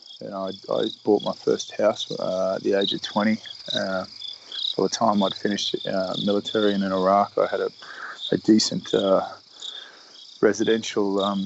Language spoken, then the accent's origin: English; Australia; and I am an Australian sailor. So I am trying my hardest here to be on my best behavior.